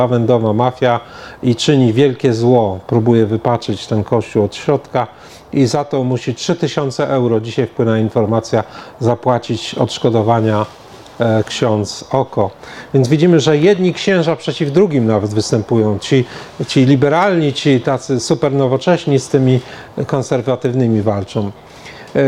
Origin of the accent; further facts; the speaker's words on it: Toruń, Kuyavian-Pomeranian Voivodeship, Poland; z mojego rodzinnego miasta Torunia